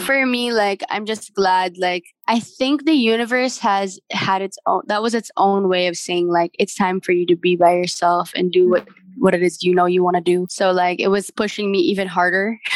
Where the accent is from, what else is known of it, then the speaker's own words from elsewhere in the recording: Dumaguete, Central Visayas, Philippines; born there; I was born here in the Philippines. I was born in Dumaguete.